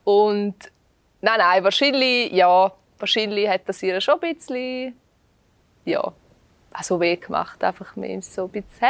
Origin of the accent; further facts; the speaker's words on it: Ardez, Graubünden, Switzerland; ich bin in Ardez im Unterengadin aufgewachsen und habe eine Lehrstelle in Chur gekriegt. Und ich habe mit 16 sowieso gemeint, ich sei erwachsen.